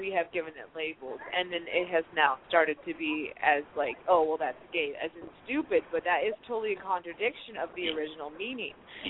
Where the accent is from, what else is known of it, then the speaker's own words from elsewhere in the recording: United States; Being like American, we are very slang like. We are not proper English.